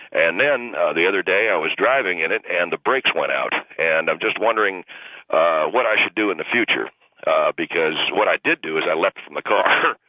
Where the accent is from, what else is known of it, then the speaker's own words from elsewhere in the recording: Hueytown, Alabama, United States; now in Tampa, United States; I'm from Hueytown, Alabama, and right now I'm living in Tampa, Florida.